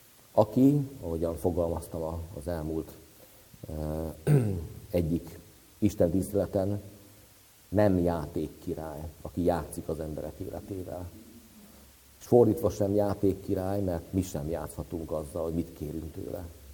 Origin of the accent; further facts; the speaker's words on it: Hungary; mivel mi ugye magyarok vagyunk